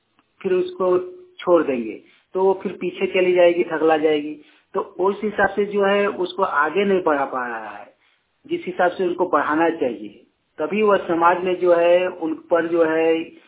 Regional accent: Kasmar, Jharkhand, India; ग्राम कस्मा चट्टी, पंचायत कस्मार, जिला बोकारो, राज्य झारखंड का निवासी हूँ।

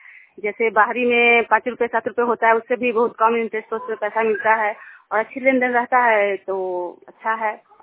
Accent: Pakdiganj, India; मैं पकड़ीगंज की रहने वाली हूँ

